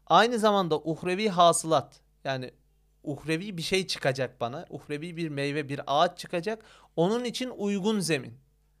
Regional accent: Terme, Samsun, Turkey; Ben Samsun Terme'liyim.

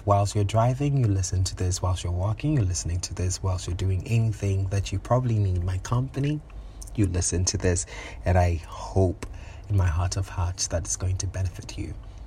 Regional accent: Ghana; And I, knowing then again as Ghanaian

